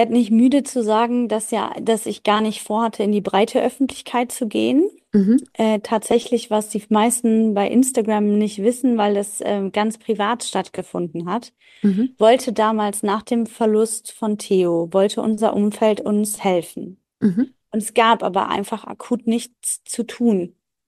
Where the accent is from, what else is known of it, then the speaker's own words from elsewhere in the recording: Aachen, North Rhine-Westphalia, Germany; also ich komme aus Aachen oder wir kommen aus Aachen